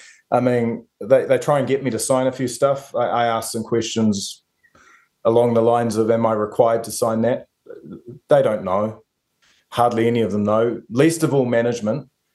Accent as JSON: {"language": "English", "town": "South Auckland", "region": "Auckland", "country": "New Zealand", "tie": "born or raised there", "said": "they were a lot like some of the guys I grew up with in South Auckland."}